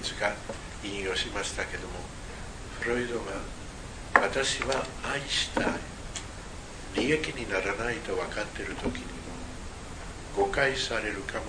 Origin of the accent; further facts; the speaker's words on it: Spain; Japanese is a second language; now in Japan; 例えば私は今ここで日本語のような言葉で話してますね。私スペイン人ですね。